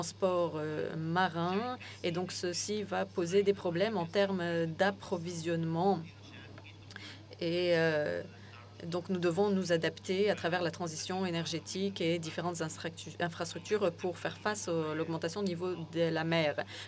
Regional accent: Azores, Portugal; Donc moi je viens des Açores et nous avons justement cette expérience.

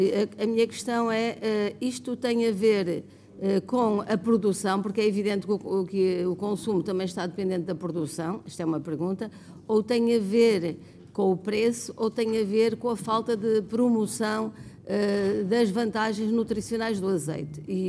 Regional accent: Trás-os-Montes, Portugal; eu sou de Trás-os-Montes

